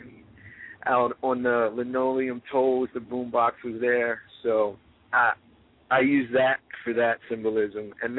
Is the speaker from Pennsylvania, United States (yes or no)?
yes; Bryn Mawr, Pennsylvania, United States; now in Philadelphia, United States; Yeah, well, I live in South Philly. I'm originally from Bryn Mawr.